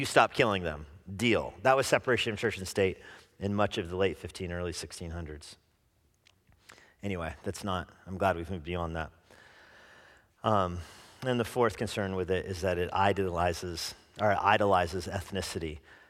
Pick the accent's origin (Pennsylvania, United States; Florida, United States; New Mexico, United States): New Mexico, United States; You know, I'm from New Mexico, which was founded long before Plymouth Rock, okay?